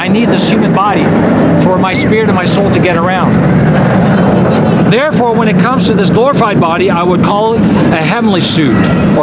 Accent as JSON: {"language": "English", "country": "Canada", "tie": "born there", "said": "Personally, I was born in Canada, me, myself, therefore having a Canadian citizenship"}